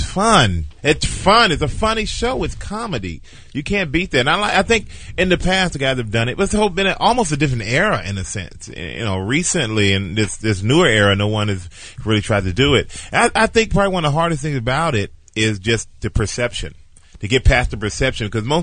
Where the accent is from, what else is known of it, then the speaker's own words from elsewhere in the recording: Germany; now in United States; When I grew up in Germany, man.